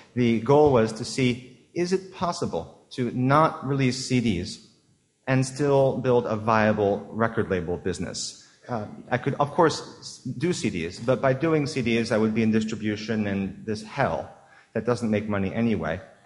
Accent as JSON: {"language": "English", "region": "London", "country": "United Kingdom", "tie": "born or raised there", "said": "This is my hometown. Southeast London"}